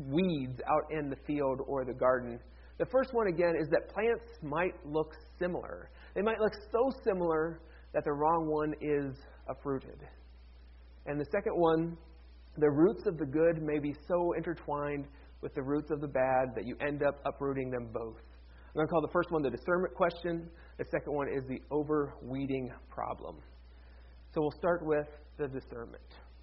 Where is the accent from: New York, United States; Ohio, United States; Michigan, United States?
Ohio, United States; Cleveland; my hometown Cleveland Browns, who finished last in the league last year